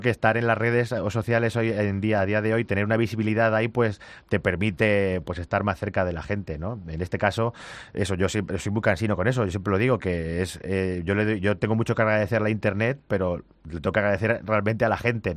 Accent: Picón, Castilla-La Mancha, Spain; Bueno, en mi pueblo, mi abuelo le llamaban Agustín el Cachondo.

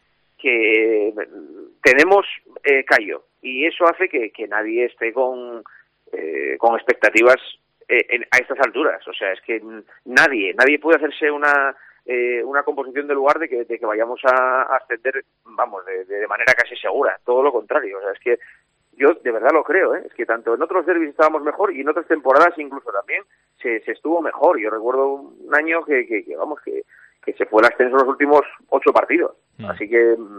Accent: Asturias, Spain; Cuando me preguntan de dónde soy, yo soy asturiano. Y soy asturiano como los de Oviedo y como los de Avilés y como los de Pola y como los de Cangas de Onís.

